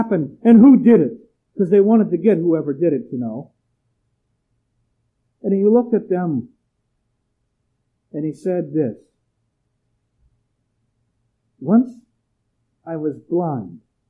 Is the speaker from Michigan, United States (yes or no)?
no; Erie, Pennsylvania, United States; I've walked into places in my hometown of Erie, Pennsylvania